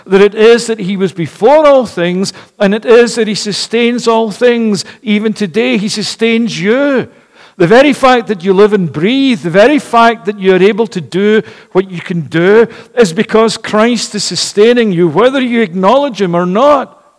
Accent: Glasgow, Scotland, United Kingdom; I'm someone coming from Glasgow in Scotland who likes a bargain.

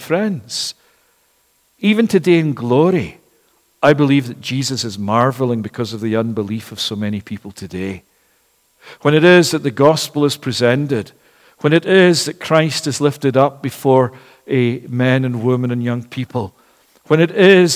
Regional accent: Glasgow, Scotland, United Kingdom; I'm someone coming from Glasgow in Scotland who likes a bargain.

